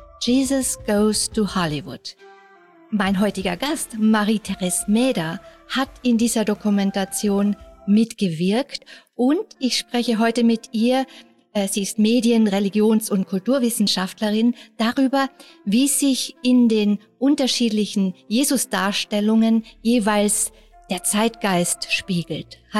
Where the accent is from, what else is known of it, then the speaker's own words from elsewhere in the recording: Austria; Also ich bin in einem Dorf aufgewachsen in Österreich, also Kirche war präsent, aber in meiner Familie, da war das nicht, also ich bin nicht fromm aufgewachsen.